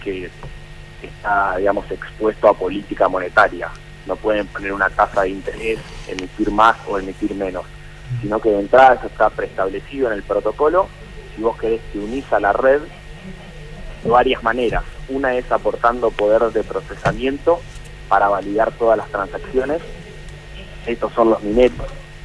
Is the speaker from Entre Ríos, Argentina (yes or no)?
yes; Concepción del Uruguay, Entre Ríos, Argentina; now in Buenos Aires, Argentina; yo soy de Entre Ríos, soy de Concepción de Uruguay. En un momento me vine a estudiar acá a Buenos Aires